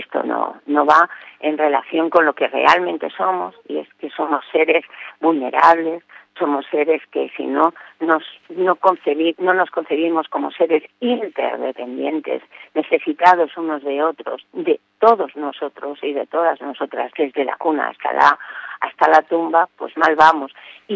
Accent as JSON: {"language": "Spanish", "region": "Castile and León", "country": "Spain", "said": "mi tierra carballesa de Zamora también, porque yo tengo tres abuelos. Mis tres abuelos eran gallegos, lucenses, pero el otro abuelo era de la Carballeda sanabresa, al borde de Ourense."}